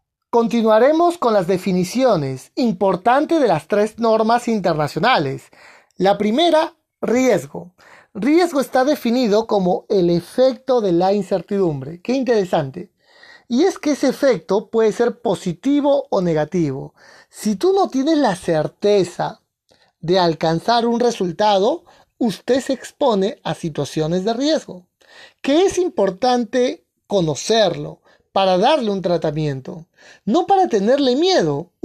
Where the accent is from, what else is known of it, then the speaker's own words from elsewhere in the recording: Peru; la representación al que estaba trabajando en mi país, en Perú.